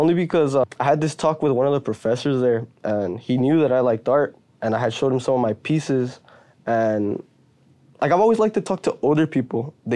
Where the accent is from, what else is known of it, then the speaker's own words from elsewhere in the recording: Mexico; also born or lived in Texas, United States; even though I grew up in Mexico and then I grew up in the Valley still has a lot of similarities because we're super close to Mexico.